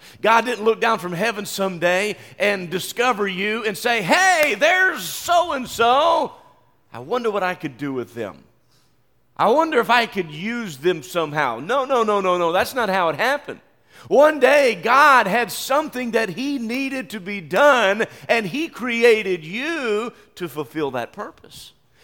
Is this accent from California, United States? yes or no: no; West Virginia, United States; But I grew up in West Virginia, and it wasn't uncommon a few times during the winter to have a storm come through that dropped 2 and 3 feet of snow on us.